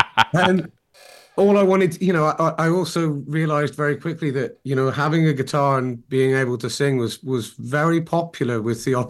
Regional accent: Plymouth, South West England, United Kingdom; I grew up in Plymouth where it just was not cool to do anything to do with the arts.

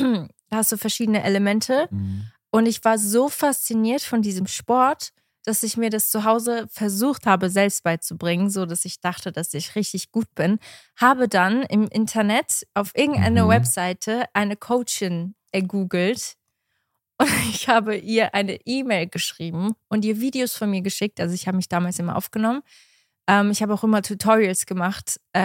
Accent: Langenthal, Bern, Switzerland; Die war bei uns in Langenthal, also bei uns in der Nähe in der Schweiz.

